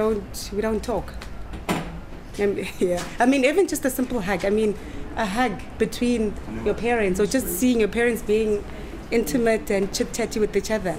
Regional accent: Soweto, Gauteng, South Africa; I am originally from Soweto, so I grew up here in Soweto

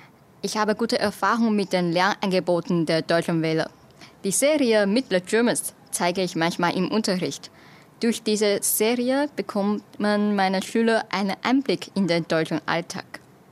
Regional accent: Taiwan; German is a second language

